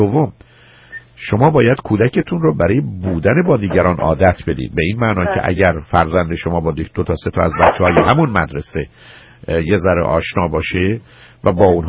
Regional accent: Iran; now in United States; در خانه شما زبان فارسی رو دارید و ما ایرانی هستیم

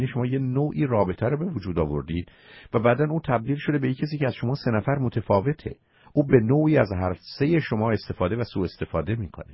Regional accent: Iran; به عنوان یه ایرانی که شاید یه کمی زودتر ما بتونیم همدیگر رو بشناسیم

